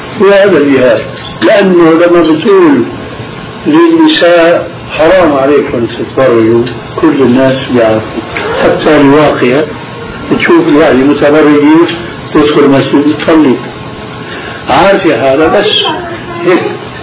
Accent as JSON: {"language": "Arabic", "town": "Aleppo", "region": "Aleppo Governorate", "country": "Syria", "said": "يعني عندنا في حلب"}